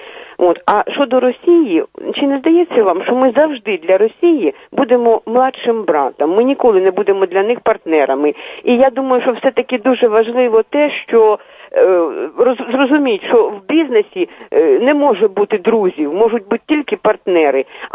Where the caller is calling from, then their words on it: Kyiv, Ukraine; я киянка.